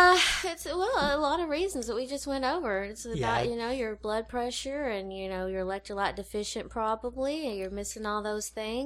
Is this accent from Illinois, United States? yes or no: no; Texas, United States; But this one, hey, I'm from Texas. This one was easy for me.